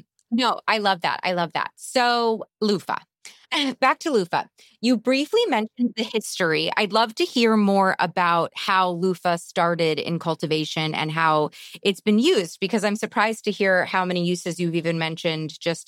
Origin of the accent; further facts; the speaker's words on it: United States; I think especially being an American